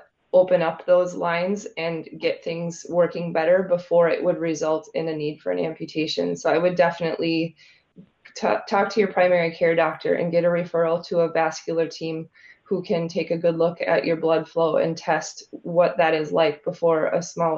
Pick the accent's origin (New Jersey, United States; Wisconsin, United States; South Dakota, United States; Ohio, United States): Wisconsin, United States; Neenah; Calling from my hometown, actually, of Neenah.